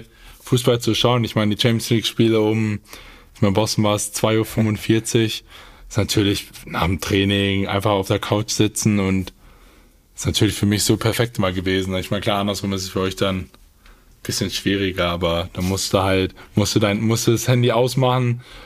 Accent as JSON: {"language": "German", "town": "Salzgitter", "region": "Lower Saxony", "country": "Germany", "said": "Ich bin aus Salzgitter, was ungefähr, ich glaube, 30 Minuten von Wolfsburg ist"}